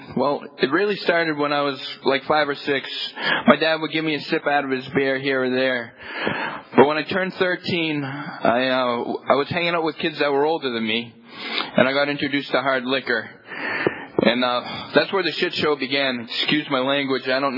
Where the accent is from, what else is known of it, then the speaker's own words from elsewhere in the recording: Boston, Massachusetts, United States; I'm from Boston, Massachusetts. Irish. As Irish, we like to drink, believe me.